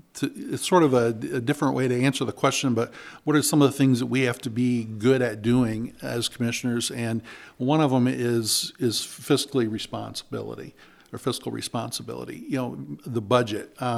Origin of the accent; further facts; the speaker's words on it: United States; I was born in Fulton County, went to Pettysville High School. I was gone for a little bit of time through college and the military, but we're from here.